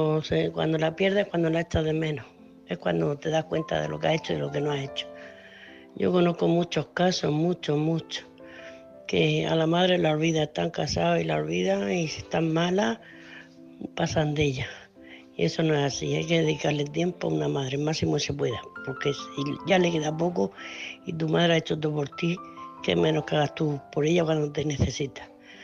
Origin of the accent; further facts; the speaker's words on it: Murcia, Region of Murcia, Spain; de Murcia, la corresponsal de Murcia.